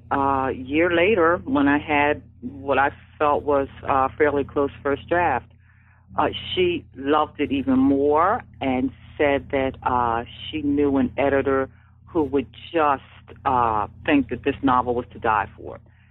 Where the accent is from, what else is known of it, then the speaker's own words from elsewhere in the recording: Philadelphia, Pennsylvania, United States; Because we were raised in West Philadelphia.